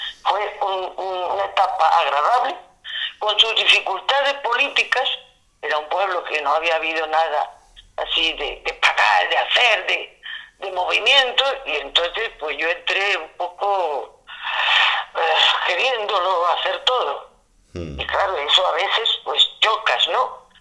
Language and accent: Spanish; Istán, Andalusia, Spain; lo he hecho pensando en el bien de mi pueblo, que era lo que me importaba. Mm. Que Istán sobresaliera y se escuchara.